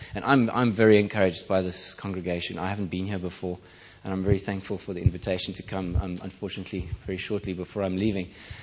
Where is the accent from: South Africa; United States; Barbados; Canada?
South Africa; Malmesbury; also born or lived in Germany; I'm neither English nor Afrikaans, although I grew up here for a good part of my life